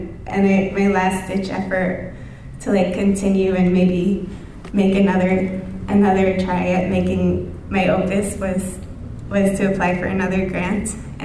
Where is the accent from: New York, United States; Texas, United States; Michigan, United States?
New York, United States; I grew up in Jewish towns outside New York City, and I belonged to these really small Jewish, conservative Jewish communities